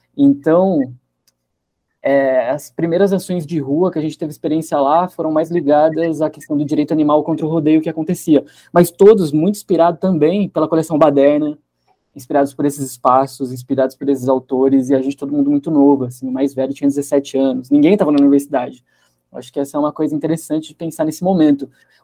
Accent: Piracicaba, São Paulo, Brazil; eu cresci em Piracicaba e comecei a frequentar os shows de punk hardcore na minha cidade por 2006

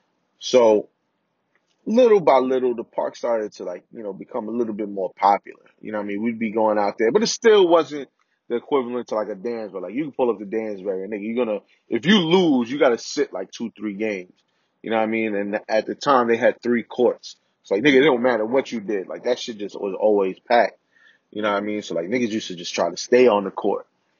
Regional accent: Bronx, New York, United States; growing up in the Bronx and at this time, you know, in like the 90s.

